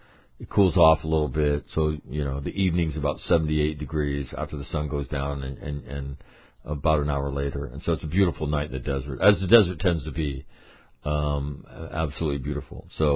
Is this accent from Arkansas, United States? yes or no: no; Sacramento, California, United States; they come from state of Washington, state of Oregon, my hometown, Sacramento.